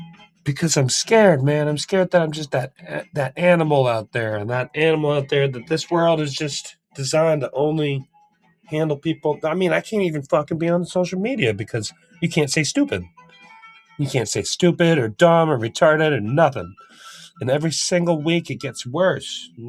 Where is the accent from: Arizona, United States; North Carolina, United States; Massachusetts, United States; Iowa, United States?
Massachusetts, United States; And I'm sharp. I'm from Massachusetts.